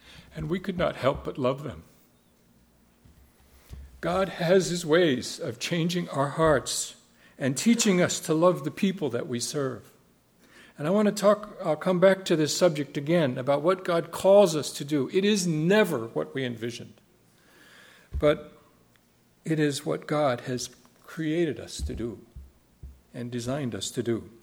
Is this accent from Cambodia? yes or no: yes; Cambodia; We were going to go to Asia, where we grew up. She grew up in Vietnam. I grew up in Cambodia. We went to the mission school together